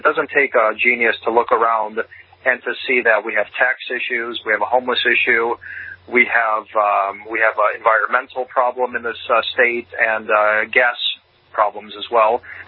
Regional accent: Chicago, Illinois, United States; now in California, United States; We moved to California where we were in Chicago before. I'm originally from Chicago.

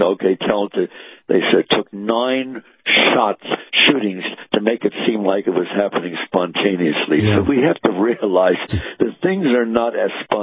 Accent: New Jersey, United States; I grew up here in New Jersey, and in the early days, a lot of my appearances were on local TV in New York and what have you, because I wasn't known nationally.

